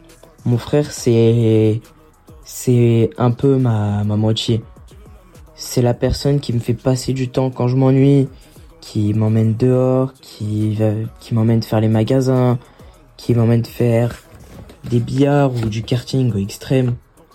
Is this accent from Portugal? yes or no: yes; Portugal; C'est comme ça, on est des Portugais. Les magasins de bricolage, c'est un peu notre deuxième maison.